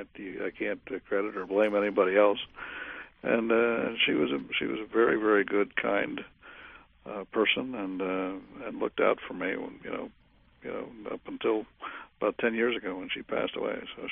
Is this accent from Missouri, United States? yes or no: no; Cleveland, Ohio, United States; I'll soon be 62, but yeah, I grew up in Cleveland. My father had a restaurant, which was a wonderful place. It was a fish house in downtown Cleveland